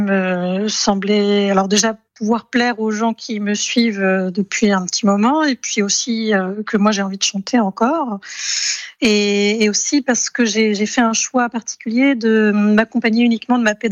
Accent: Tours, Centre-Val de Loire, France; also born or lived in England; Oui, alors je suis partie de Tours, je suis allée vivre en Angleterre, je suis toujours revenue finalement.

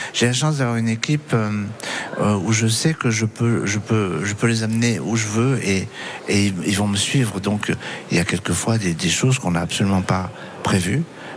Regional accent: Paris, Île-de-France, France; born there; j'ai jamais oublié d'où je viens. Je suis né à Ménilmontant, à Paris, dans le quartier d' … on était 4 enfants dans un petit 40 mètres carrés

